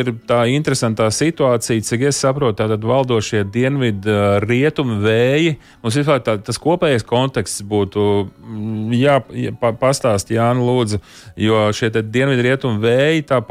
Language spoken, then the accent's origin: Latvian; Courland, Latvia; nesteigt skaistākā, kā Kurzemnieks, ir šī te Kurzemes piekrastē posmā